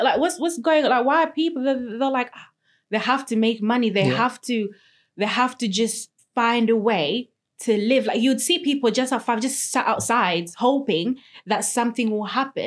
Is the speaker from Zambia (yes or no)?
yes; Zambia; When I was back home, I'd see people, because we'd be traveling very early. Because I remember I was traveling from Lusaka to Northern Province.